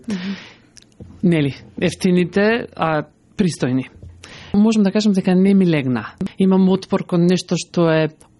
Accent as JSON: {"language": "Macedonian", "town": "Bitola", "region": "Pelagonia", "country": "North Macedonia", "moved": "yes", "said": "Се доселивме, да. Јас сум од Битола, сопругот од Скопје."}